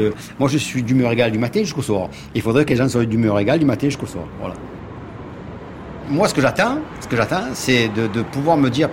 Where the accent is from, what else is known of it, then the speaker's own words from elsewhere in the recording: Marseille, Provence-Alpes-Côte d'Azur, France; born there; Ben, je suis né à Marseille. … J'ai 50 ans, avec 49. Bon, et Marseille, ma ville.